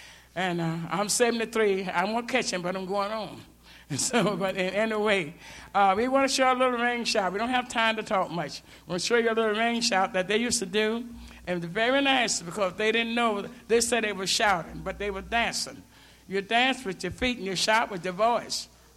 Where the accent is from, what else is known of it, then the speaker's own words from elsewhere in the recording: Georgia, United States; He's from Alabama and I'm from Georgia, and we're all right there together.